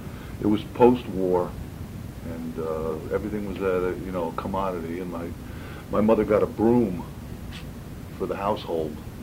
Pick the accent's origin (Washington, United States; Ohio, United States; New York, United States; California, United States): New York, United States; Brooklyn; born there; Well, I was born in Brooklyn, 1943.